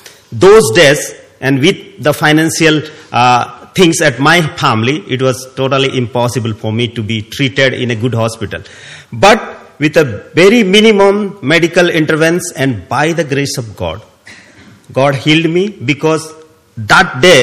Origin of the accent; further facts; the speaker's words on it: Odisha, India; Actually, I'm from the southeastern state of Orissa, and I born and brought up in Orissa, and I have blessed with my wife and two daughters, 14 and 11, and currently we are working in Orissa and Andhra Pradesh